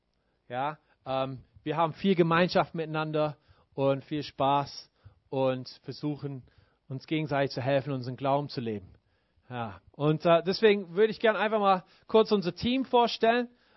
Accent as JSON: {"language": "German", "region": "Baden-Württemberg", "country": "Germany", "said": "Also wir kommen alle so aus Baden-Württemberg, mehr oder weniger."}